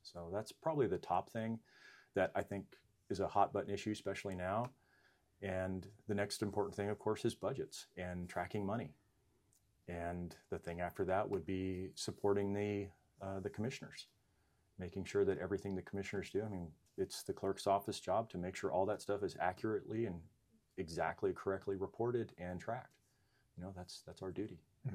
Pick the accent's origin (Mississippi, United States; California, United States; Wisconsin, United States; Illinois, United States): California, United States; born or raised there